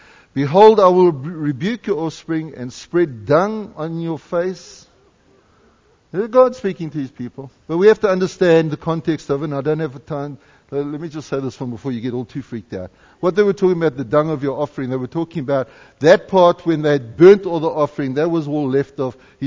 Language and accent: English; South Africa; now in Canada; Because I'm a Canadian citizen does not mean I don't honor my South African flag.